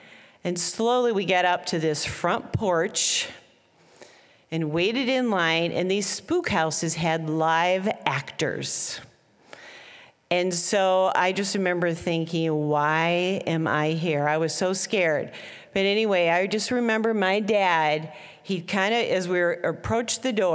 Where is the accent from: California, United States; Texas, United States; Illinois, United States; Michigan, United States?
Illinois, United States; Peoria; I grew up in Peoria, Illinois. And at Halloween time in Peoria, they used to take these old, plain old 1920 houses and turn them into spook houses.